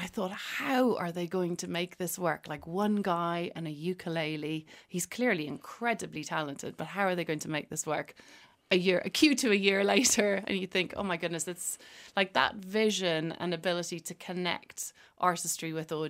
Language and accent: English; Ireland; So being an Irish woman